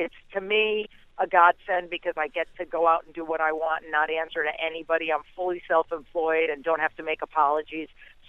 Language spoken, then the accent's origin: English; Connecticut, United States; also born or lived in New York City; I definitely have an East Coast flavor. Like, I grew up in Connecticut and New York City, and, you know, I definitely have that attitude